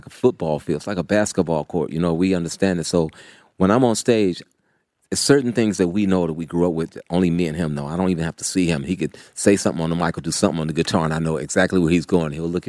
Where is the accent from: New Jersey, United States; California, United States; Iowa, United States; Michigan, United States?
California, United States; Oakland; This has been what kept me focused through all of the trials and tribulations of coming up and growing up in Oakland.